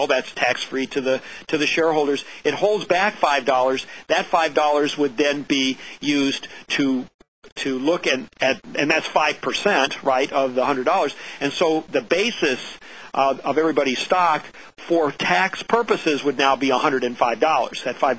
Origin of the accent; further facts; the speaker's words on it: Illinois, United States; if you buy in Illinois, I'm from Illinois, you know, Illinois has a $5 billion deficit.